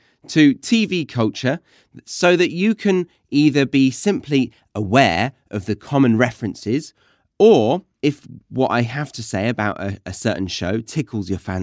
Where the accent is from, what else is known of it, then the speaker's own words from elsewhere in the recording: United Kingdom; now in Australia; I am British, but currently I live in Australia. And because I live abroad, I tend to notice things that I might not have if I was still living in the UK.